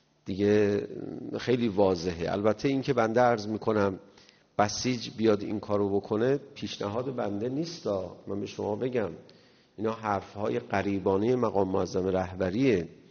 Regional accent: Iran; برای اینکه ما ایرانی هستیم، ایرانی زندگی کنیم

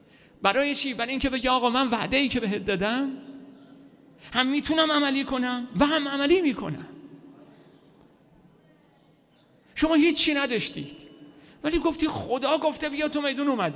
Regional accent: Iran; گفتم که من ایرانی هستم

